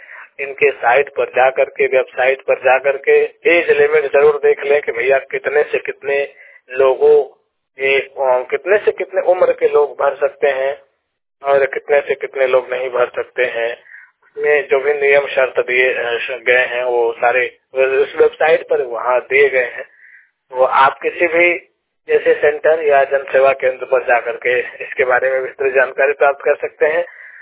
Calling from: Mirzapur, Uttar Pradesh, India; जिला मिर्जापुर उत्तर प्रदेश से बात कर रहा हूँ।

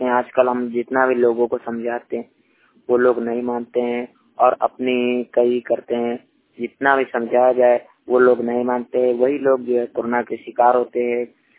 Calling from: Banda, Uttar Pradesh, India; श्रमिक वाणी रिपोर्टर जिला बांदा उत्तर प्रदेश से।

